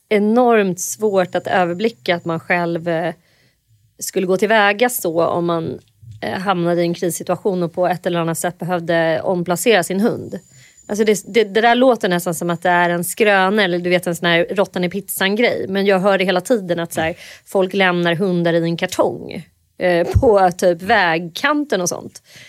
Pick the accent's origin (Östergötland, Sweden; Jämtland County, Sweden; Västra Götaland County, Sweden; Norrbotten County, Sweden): Jämtland County, Sweden; Undersåker; Min mammas hela släkt kom från Åre. Eller från Undersåker, Edsåsen, rättare sagt en liten by som ligger ett par mil utanför Åre. Och jag föddes i Åre och då bodde mina föräldrar där.